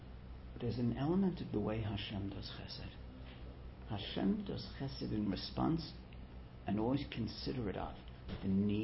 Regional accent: New York, United States; I was almost thinking to say that, but I'm from New York, so I don't fish much.

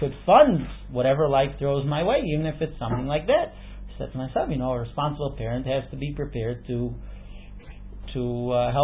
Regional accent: United States; I'm an American. I mean, I grew up in the United States, so I'm talking about myself.

